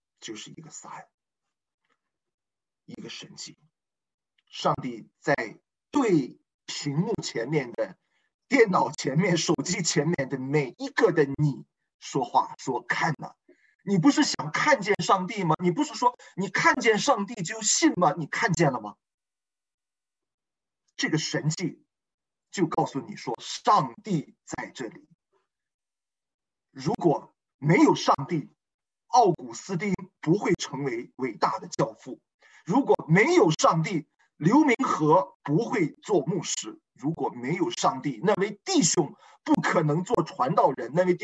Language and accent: Chinese; Yantai, Shandong, China; 我不是青岛人，我是烟台人，我山东烟台人。